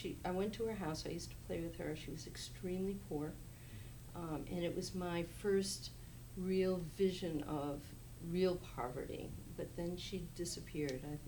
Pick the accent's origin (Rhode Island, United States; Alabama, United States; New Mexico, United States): Rhode Island, United States; Westerly; I was born in Westerly, Rhode Island, which is right on the ocean, right on the coastline, right on the where Connecticut and Rhode Island meet, in the ocean, all meet. So that's where I was born and raised.